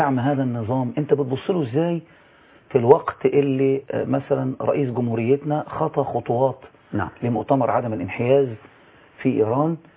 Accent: Egypt; إحنا عندنا في مصر ثلاث شرائح.

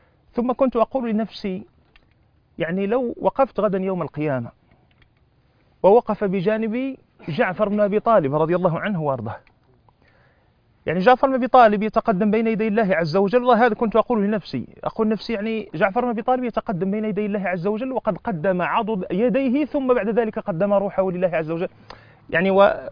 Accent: Morocco; يعني أنا بالنسبة لنشأتي، المدن الكبرى كانت على خلاف القرى والمدن الصغيرة عندنا في المغرب

